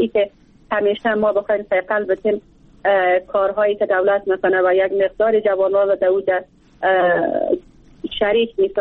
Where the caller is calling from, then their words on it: Bamyan, Afghanistan; از ولایت بامیان هستم